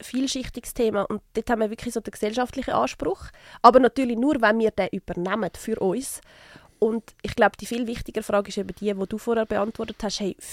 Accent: Switzerland; über den reden wir ja nicht als Schweizer.

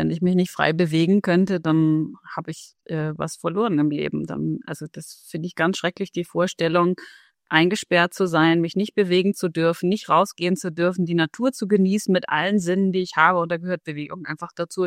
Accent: Kiel, Schleswig-Holstein, Germany; ich komme aus Kiel.

